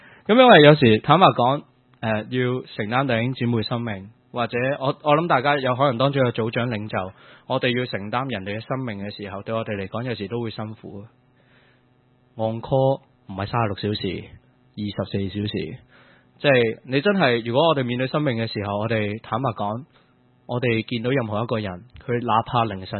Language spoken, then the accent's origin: Chinese; China; 即是我们中国人有句话，人在做就天在看